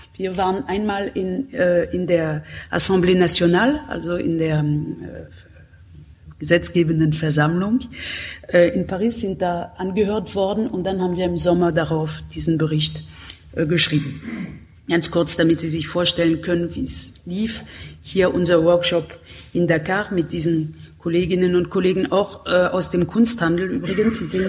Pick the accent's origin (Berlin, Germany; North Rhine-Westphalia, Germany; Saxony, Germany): Berlin, Germany; Für mich als Berlinerin